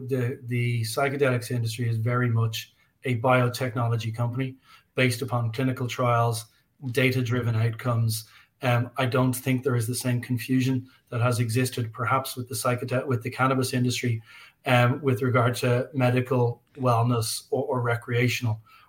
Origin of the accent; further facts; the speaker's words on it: Ireland; I'm an Irish guy.